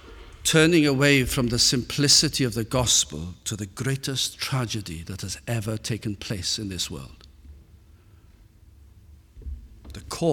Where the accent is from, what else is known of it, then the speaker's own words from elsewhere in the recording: Wales, United Kingdom; as much as Welshman that I am